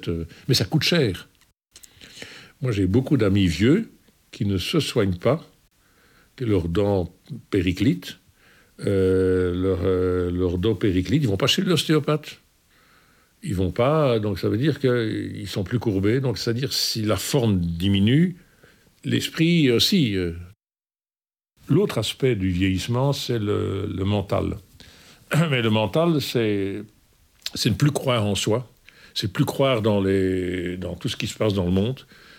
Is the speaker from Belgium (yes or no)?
yes; Belgium; Je suis belge d'origine yougoslave. Je suis né en 1948